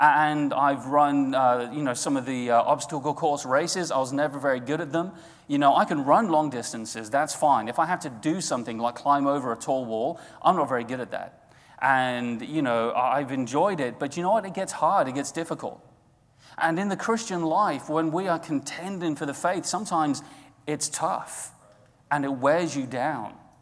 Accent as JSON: {"language": "English", "region": "England", "country": "United Kingdom", "tie": "born or raised there", "said": "able to have grown up in England. And there are so many wonderful things that I could tell you about my home country."}